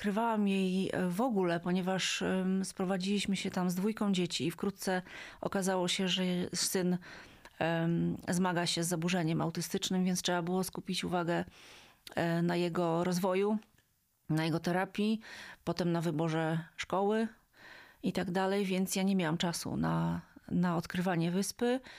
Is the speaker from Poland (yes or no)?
yes; Sopot, Pomeranian Voivodeship, Poland; od urodzenia mieszkałam w Sopocie, wychowałam się tam i właściwie Sopot był moim centrum wszechświata.